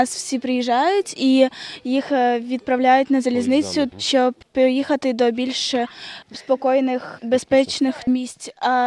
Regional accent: Pokrovsk, Donetsk Oblast, Ukraine; Я з Донецької області, місто Покровськ.

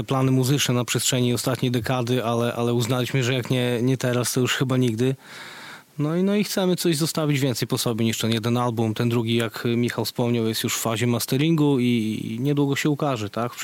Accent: Białystok, Podlaskie Voivodeship, Poland; stamtąd się wywozimy, to jest nasze osiedle rodzime, więc stamtąd, nie inaczej.

